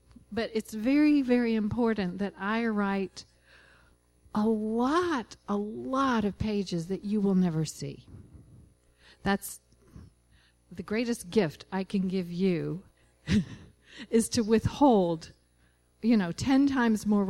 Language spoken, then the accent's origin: English; Kentucky, United States; also born or lived in Tucson; I lived for about 2 decades of my life in Tucson, but always I grew up in Eastern Kentucky and always wanted to come home to where my extended family is, and finally was able to do that.